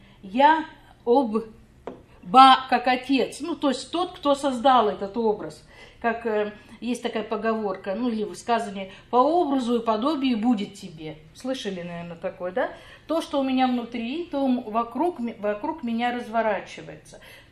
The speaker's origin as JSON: {"language": "Russian", "region": "Siberia", "country": "Russia", "lives_now": "Saint Petersburg, Russia", "said": "Я в Санкт-Петербурге не родилась, я тоже приехала. Я приехала из Сибири."}